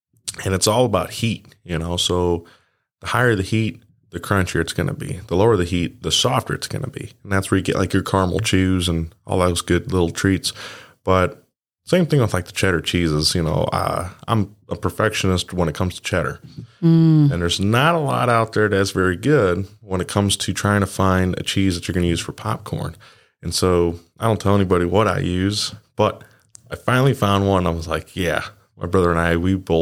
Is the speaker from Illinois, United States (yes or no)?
yes; Elizabeth, Illinois, United States; So, my hometown is Elizabeth, Illinois, small little town, famously known for, the Black Hawk War of 1832.